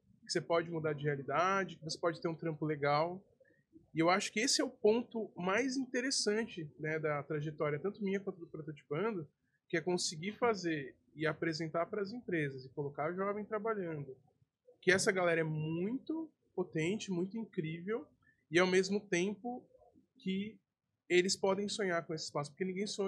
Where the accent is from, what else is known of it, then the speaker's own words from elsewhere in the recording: São Paulo, Brazil; Eu sou de São Paulo, que nem eu falei pra vocês, né? Eu sou filho mais velho de 9 irmãos.